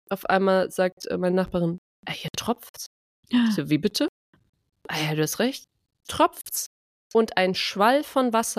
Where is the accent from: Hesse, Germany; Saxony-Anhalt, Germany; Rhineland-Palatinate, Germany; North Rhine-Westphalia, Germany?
Rhineland-Palatinate, Germany; Trier; bei uns zu Hause in Trier